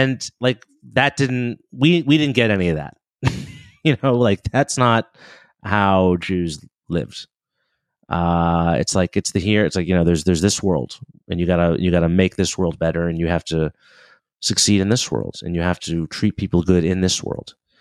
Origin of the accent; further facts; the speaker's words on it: United States; growing up in America, Christianity is obviously the predominant culture.